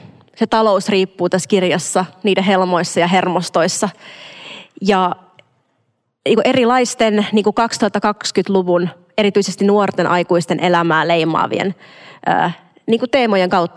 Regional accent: Imatra, South Karelia, Finland; accent: South Karelian dialect; Minä itse puhun Etelä-Karjalan murretta. Minä olen Imatralta.

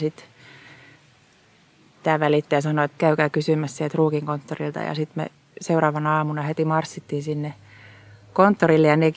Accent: Naantali, Southwest Finland, Finland; Et mä oon Naantalista kotoisin

